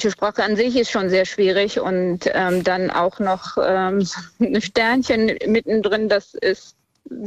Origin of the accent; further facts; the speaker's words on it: Georgia; born there; first language Georgian; German is a second language; Ich bin in Georgien geboren und meine Muttersprache kennt kein grammatikalisches Geschlecht.